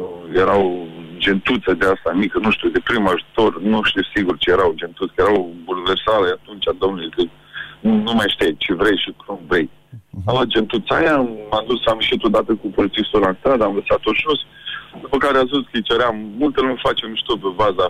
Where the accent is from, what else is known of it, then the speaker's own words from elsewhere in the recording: Iași, Iași County, Romania; Eu sunt din Iași.